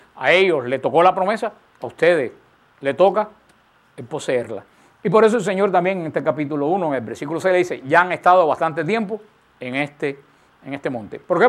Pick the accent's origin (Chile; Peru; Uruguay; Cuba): Cuba; yo viví en Cuba